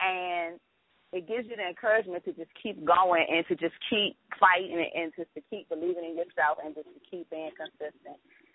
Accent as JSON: {"language": "English", "town": "Washington, D.C.", "region": "District of Columbia", "country": "United States", "said": "I'm from Washington, D.C."}